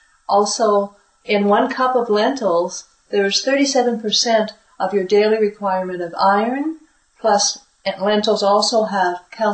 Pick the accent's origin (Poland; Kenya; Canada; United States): Canada; Vancouver, British Columbia; We are from Vancouver, BC, Canada